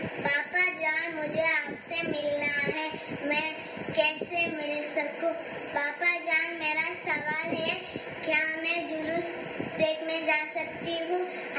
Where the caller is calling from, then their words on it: Colombo, Western Province, Sri Lanka; میں 8 سال کی ہوں. میں کولمبو سری لنکا سے بات کر رہی ہوں.